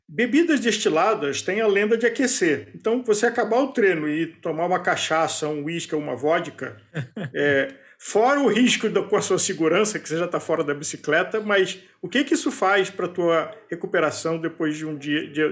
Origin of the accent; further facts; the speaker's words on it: Rio de Janeiro, Brazil; e eu como carioca, né, do teste da praia